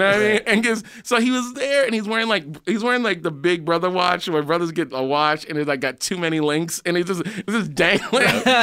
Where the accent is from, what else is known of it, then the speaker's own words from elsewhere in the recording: San Francisco, California, United States; I'm from San Francisco, where the equivalent of Skid Row is the Tenderloin, right?